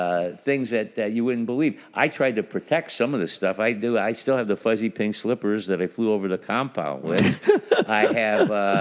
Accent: Toledo, Ohio, United States; Well, I am from Toledo.

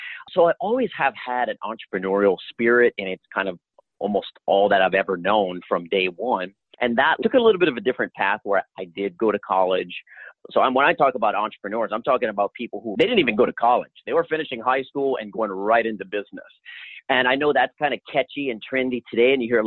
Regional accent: Louisiana, United States; I'm originally from Louisiana.

